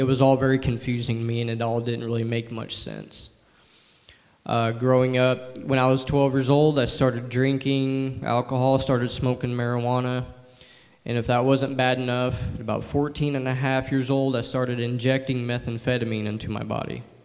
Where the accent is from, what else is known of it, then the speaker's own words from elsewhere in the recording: DuQuoin, Illinois, United States; I was born and raised in DuQuoin, Illinois, and I'm 28 years old.